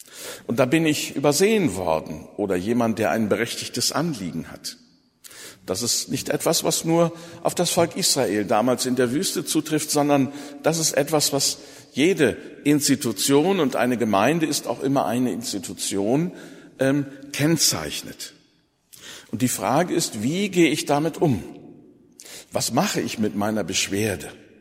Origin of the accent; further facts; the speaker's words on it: Lower Saxony, Germany; Ich muss da als Ostfriese immer an meine Heimatleute denken